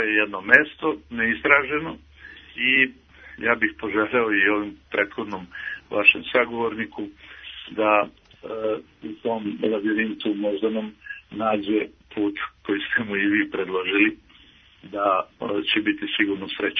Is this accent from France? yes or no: no; Knjaževac, Zaječar District, Serbia; also born or lived in Belgrade; Iako ja nemam nikoga u Knjaževcu, znači mi smo iz Beograda, ja sam kao mali došao iz Beograda u Knjaževac i tu ostvario prve veze drugarske i prijateljske sa društvom mojim, rastao